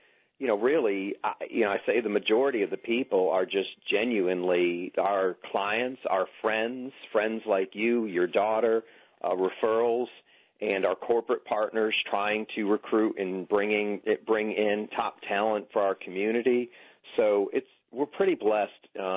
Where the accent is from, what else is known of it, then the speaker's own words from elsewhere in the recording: New England, United States; You know, I'm from New England, so I relocated here when I ran nursing homes for 20 years.